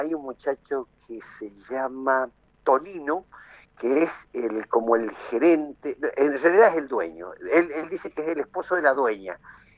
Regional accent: Argentina; no encuadraba dentro de lo que somos los argentinos

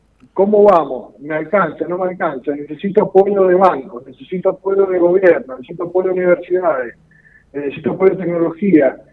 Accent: Barreal, San Juan, Argentina; Fuimos los primeros, para que tengan idea, en llegar a los Azules, porque somos de Barreal, por conocedores de la cordillera.

